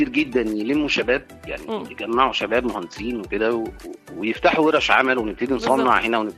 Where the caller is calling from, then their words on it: Alexandria, Alexandria Governorate, Egypt; من اسكندرية